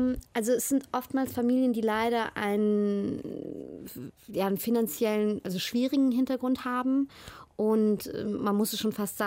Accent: Cologne, North Rhine-Westphalia, Germany; Ich bin gebürtige Kölnerin.

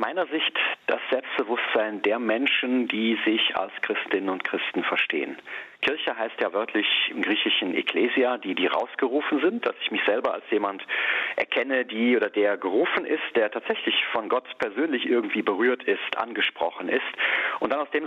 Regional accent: Leverkusen, North Rhine-Westphalia, Germany; Hier bei uns in Grimoren-Rommerskirchen, in Gemeinden, wo ich früher war, in Bonn, in meiner Heimat Leverkusen, in Brühl

